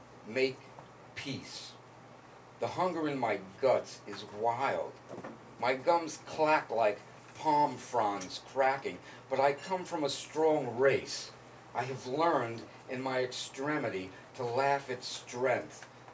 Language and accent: English; Brooklyn, New York, United States; I'm going to fuck up a lot of these words because I'm from Brooklyn.